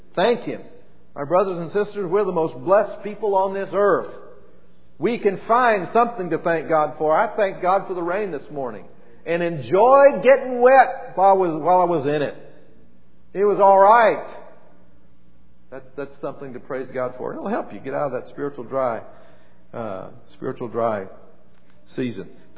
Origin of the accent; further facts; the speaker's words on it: Alabama, United States; He was from Kentucky, and we're from Alabama and the Holy Land, and somewhere up Virginia and places like that.